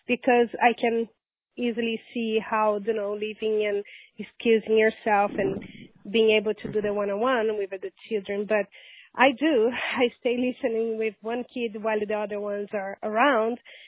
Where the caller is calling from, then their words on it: California, United States; Yes, I'm from California.